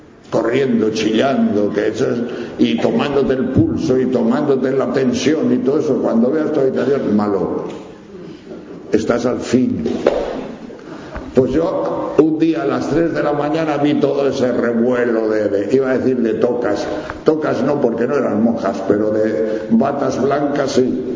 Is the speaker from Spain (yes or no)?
yes; Palencia, Castile and León, Spain; Mi pueblo, o sea, Palencia es una ciudad del norte de España, que está a 245 kilómetros de Madrid.